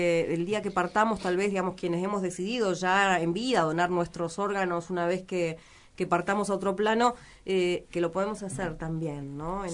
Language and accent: Spanish; Ingeniero Jacobacci, Río Negro, Argentina; somos los jacobacinos somos los más argentinos de los argentinos, digamos, inclusive que los porteños.